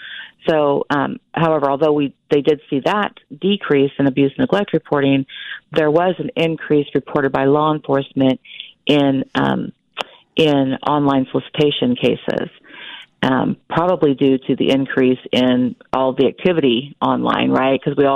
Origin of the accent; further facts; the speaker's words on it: Wichita, Kansas, United States; I'm from Wichita, Kansas.